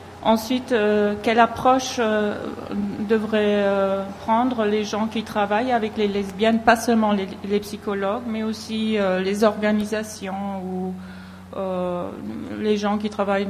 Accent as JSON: {"language": "French", "country": "Germany", "second_language": "French", "said": "Je suis d'Allemagne, je suis psychologue clinicienne. Mais j'ai fait mes études en France, à Strasbourg, c'est pour ça que je parle le français, mais je fais pas mal de fautes encore"}